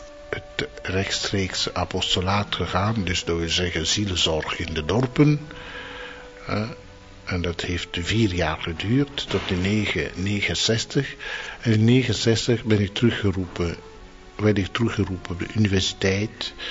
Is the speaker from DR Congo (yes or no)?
yes; DR Congo; ik ben uit Zaïre, dus ik ben daar geboren en veel van mijn studies gedaan in ter plaats. Ik ben niet bepaald, ik weet niet bepaald wanneer ik geboren ben.